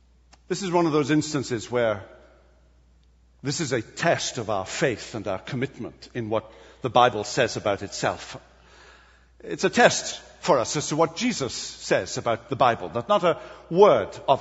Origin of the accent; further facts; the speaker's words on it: United Kingdom; I'm British, you understand.